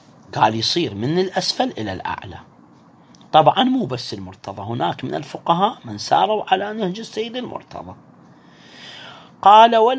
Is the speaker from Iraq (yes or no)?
yes; Iraq; احنا عندنا بالعراق